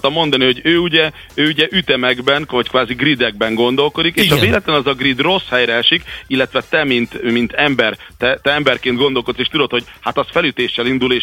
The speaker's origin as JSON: {"language": "Hungarian", "town": "Veszprém", "region": "Veszprém County", "country": "Hungary", "said": "aztán én veszprémi vagyok"}